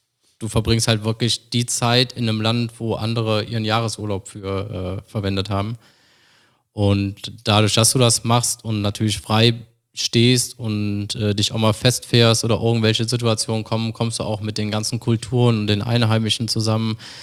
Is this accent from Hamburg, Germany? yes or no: no; Cologne, North Rhine-Westphalia, Germany; meine Frau kommt aus Berlin, ich komme aus Köln und wir sind die Stadt gewöhnt